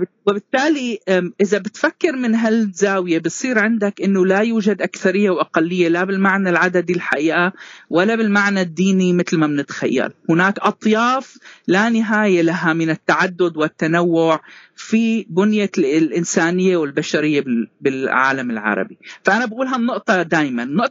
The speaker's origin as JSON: {"language": "Arabic", "country": "Syria", "said": "مش بس كوني سوري عربي لكن أيضا من خلفية مسيحية."}